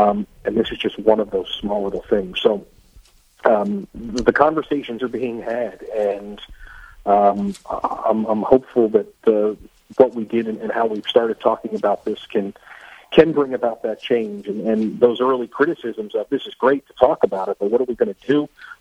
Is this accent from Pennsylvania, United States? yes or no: yes; Pennsylvania, United States; I was just looking at numbers in Pennsylvania, of course, my home state